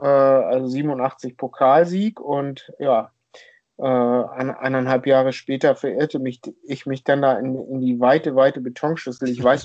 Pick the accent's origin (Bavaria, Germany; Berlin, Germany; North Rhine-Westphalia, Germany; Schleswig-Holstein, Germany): Schleswig-Holstein, Germany; Struvenhütten; Ja, also ich bin da richtig aufgewachsen in einem kleinen Dorf namens Struvenhütten.